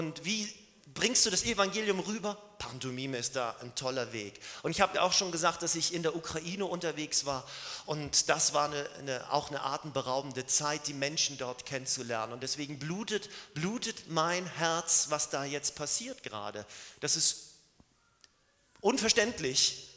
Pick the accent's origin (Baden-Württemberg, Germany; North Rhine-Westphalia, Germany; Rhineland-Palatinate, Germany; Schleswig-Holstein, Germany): Schleswig-Holstein, Germany; Lübeck; das ist die schönste Stadt der Welt, finde ich, weil ich davon herkomme, das ist ja ganz klar. Aber von Lübeck fährt man mit dem Fahrrad 20 Minuten bis zum Strand. Ich bin quasi am Strand aufgewachsen